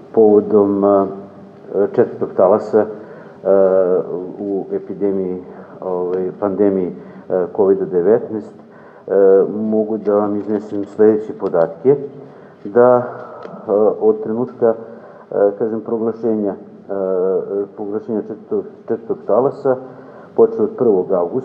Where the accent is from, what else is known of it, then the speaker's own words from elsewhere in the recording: Kragujevac, Šumadija and Western Serbia, Serbia; kod nas u Šumadiji, odnosno u gradu Kragujevcu